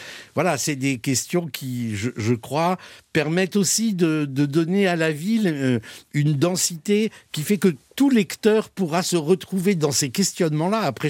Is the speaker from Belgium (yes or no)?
no; Saint-Saturnin, Occitanie, France; also born or lived in Paris; Non, je viens d'un petit village du Midi qui s'appelle Saint-Saturnin.